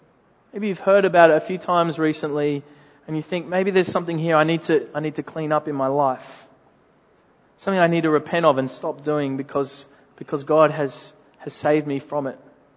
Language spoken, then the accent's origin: English; West Pymble, New South Wales, Australia; Certainly was where I grew up in West Pimble.